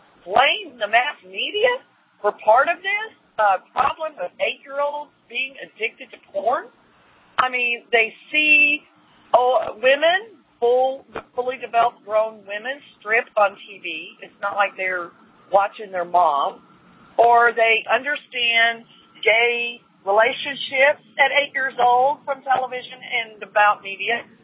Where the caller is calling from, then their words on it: Denton, Texas, United States; I'm calling from Denton, Texas.